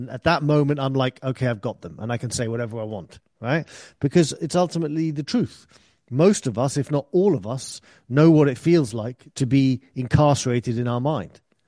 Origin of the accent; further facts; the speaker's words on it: England, United Kingdom; As you can tell, I grew up in England, and when I was a teenager, 80s and 90s